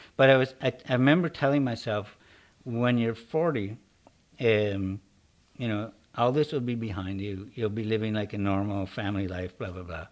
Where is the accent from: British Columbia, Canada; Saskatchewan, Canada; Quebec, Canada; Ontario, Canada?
British Columbia, Canada; Kelowna; hey, I grew up in Kelowna. We're coming back to Kelowna